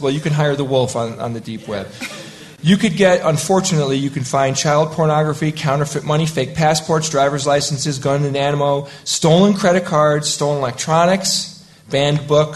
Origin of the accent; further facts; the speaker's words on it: United States; You know, I'm from the United States, and maybe a lot of people in the U.S. aren't using it.